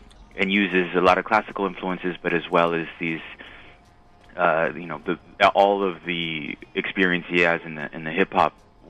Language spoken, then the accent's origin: English; Los Angeles, California, United States; I grew up in Los Angeles, from very young age, hip-hop culture was around me